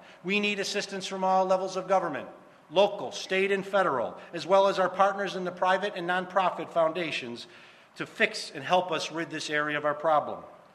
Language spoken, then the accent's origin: English; Lackawanna, New York, United States; Tonawanda, West Seneca, and my hometown of Lackawanna.